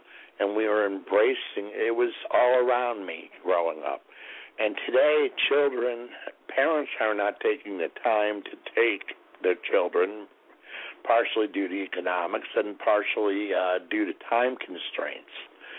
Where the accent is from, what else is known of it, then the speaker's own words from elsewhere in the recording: New England, United States; I grew up in New England. We walked around, you know, I walked around Walden's Pond.